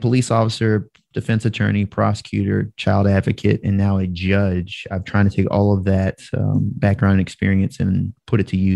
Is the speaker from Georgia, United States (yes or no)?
yes; Savannah, Georgia, United States; So a little bit about myself. I'm from Savannah.